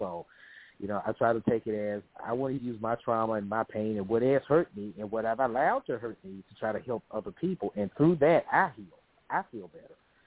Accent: Memphis, Tennessee, United States; moved away as an adult; now in Dallas, United States; I'm based out of the DFW, out of the Dallas area. I'm originally from Memphis. I lived there the first 30 years of my life, and even though I live in Texas, I'm still very involved with things in Memphis

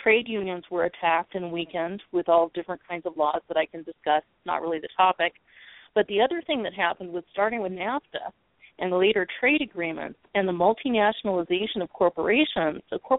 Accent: United States; I see things, I think, from more of being an American, I tend to think about how it affects me as an American.

